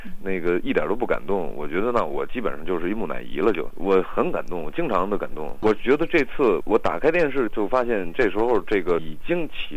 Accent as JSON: {"language": "Chinese", "country": "China", "said": "我相信我们中国人的这个理解力，对社会事件的理解力"}